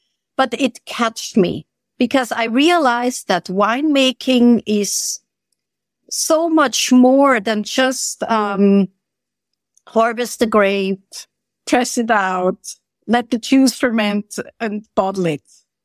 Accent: Switzerland; English is a second language; now in Bosnia and Herzegovina; Actually, I'm coming from Swiss. I'm from Switzerland. I'm Swiss. And I live here in Bosnia and Herzegovina since 2018. First year in Sarajevo, and now we moved to my beloved Herzegovina, the southern part of Bosnia and Herzegovina.

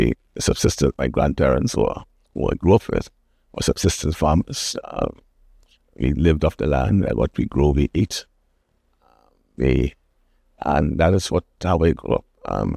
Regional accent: Cat Island, Bahamas; Well, I grew up in Cat Island, and around that time we had about 5,000 back in those days.

